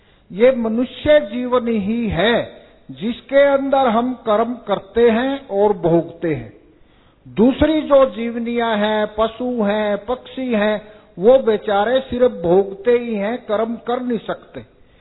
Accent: Karnal, Haryana, India; मैं करनाल हरियाणा से आया हूं।

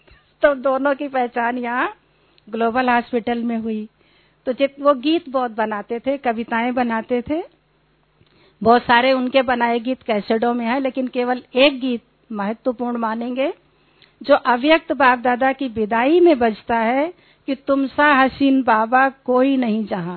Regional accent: Revna, India; मेरे गांव का नाम है रेवना, तो

